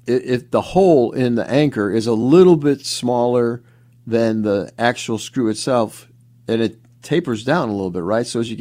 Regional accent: Chicago, Illinois, United States; The home I grew up in Chicago was like newer than that, but not by a lot.

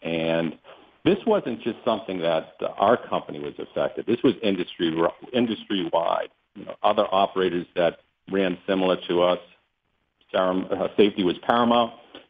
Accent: New England, United States; now in Pittsburgh, United States; We're from New England, and we came to Pittsburgh in '97, and we were welcomed.

